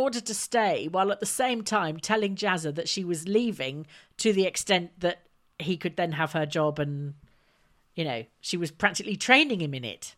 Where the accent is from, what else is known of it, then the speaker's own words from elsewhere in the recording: Whittle-le-Woods, North West England, United Kingdom; If they know where Preston is, then the next nearest place is Chorley, and after that a village called Whittle the Woods, which people often find to be an amusing place name.